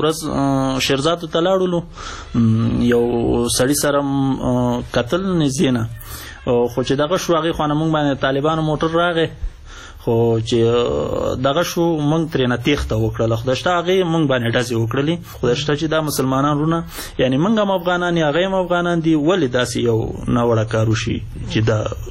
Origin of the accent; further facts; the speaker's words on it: Afghanistan; زه هم افغان یم او هغه هم افغان دی.